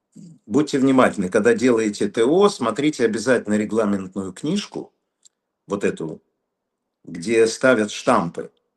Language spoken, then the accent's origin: Russian; Odesa, Odesa Oblast, Ukraine; now in Moldova; А я из Одессы в Кишинев на электричке.